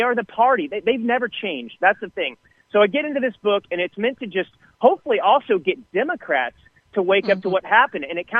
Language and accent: English; Texas, United States; I grew up a conservative in Texas.